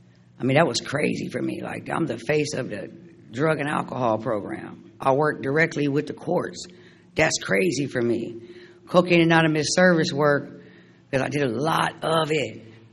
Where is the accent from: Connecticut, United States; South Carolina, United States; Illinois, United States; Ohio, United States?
Ohio, United States; Akron; I'm from Akron, Ohio. Not just Ohio. I'm from where it started.